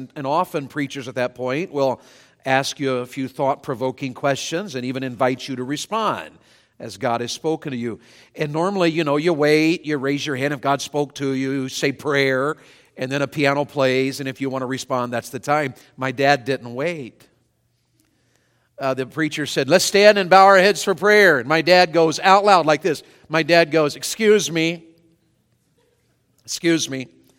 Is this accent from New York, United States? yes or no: no; Tennessee, United States; I was raised in Tennessee in a quote-unquote Christian home.